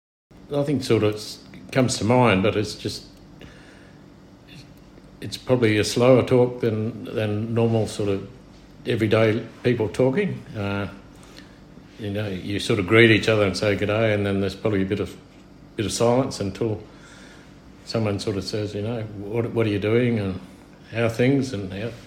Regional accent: Yalgoo, Western Australia, Australia; also born or lived in Geraldton; I was born in Geraldton, WA, and spent my early years, or growing up as a family, at Malangata Station, Yalgoo, until the age of 20.

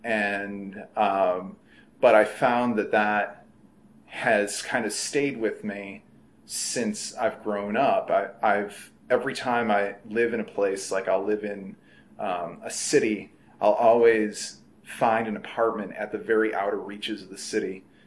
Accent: Penfield, New York, United States; I grew up in Penfield, outside of Rochester. It was a suburb, upper middle class suburb. It was a very pretty place to grow up. There were lots of trees and nature around

